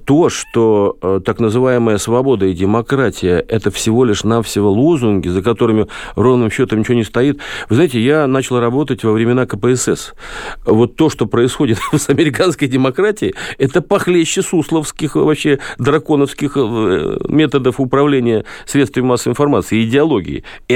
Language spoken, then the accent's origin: Russian; Saint Petersburg, Russia; Петербург оказался, мой родной город, молчаливым в этом смысле городом.